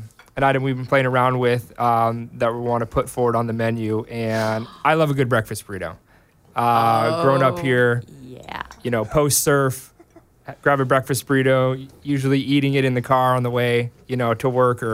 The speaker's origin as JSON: {"language": "English", "region": "Montana", "country": "United States", "tie": "born there", "also_born_or_lived": "East Coast", "moved": "yes", "lives_now": "California, United States", "said": "Actually, California is kind of my adopted home. I was born in Montana."}